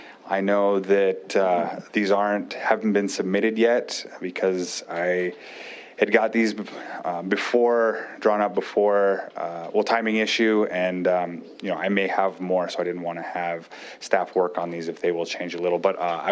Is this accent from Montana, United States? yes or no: yes; Miles City, Montana, United States; I represent Senate District 19, which includes my hometown of Miles City.